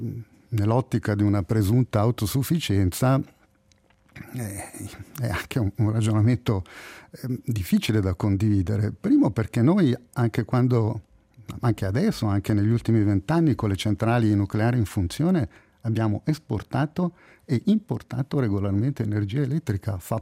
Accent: Ticino, Switzerland; io sono originario dell'Alta Valle di Muggio, non ci sono pozzi di petrolio, ma neanche miniere di uranio.

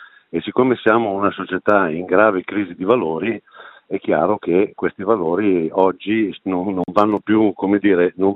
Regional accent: Milan, Lombardy, Italy; le canzoni della tradizione anche dialettale, nel mio caso, visto che vengo da Milano.

